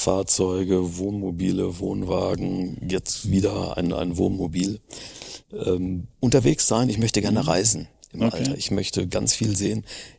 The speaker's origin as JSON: {"language": "German", "region": "North Rhine-Westphalia", "country": "Germany", "said": "also ich komme aus dem Sauerland, bei uns gibt es entweder Buche oder Fichte."}